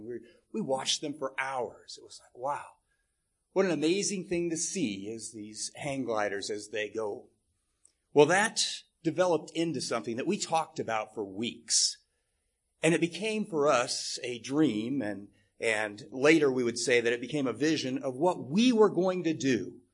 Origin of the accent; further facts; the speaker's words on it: Portland, Oregon, United States; I grew up in the Portland, Oregon area.